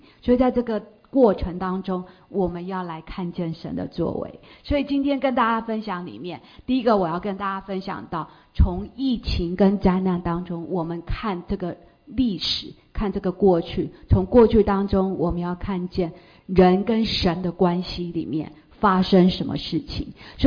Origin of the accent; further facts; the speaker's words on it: California, United States; 弟兄姐妹平安，我来自加州